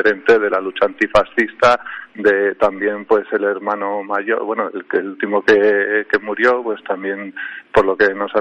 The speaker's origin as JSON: {"language": "Spanish", "region": "Navarre", "country": "Spain", "said": "porque yo vengo de Navarra. Entonces, en Navarra hemos hecho un gobierno de cambio"}